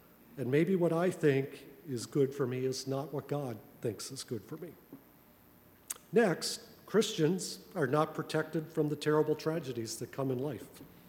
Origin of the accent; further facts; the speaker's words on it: Sydney, Nova Scotia, Canada; I grew up in Sydney, Nova Scotia. And in Sydney, they had public schools, at least when I was a child, for Roman Catholics, and they had public schools for everybody else. And my family attended Roman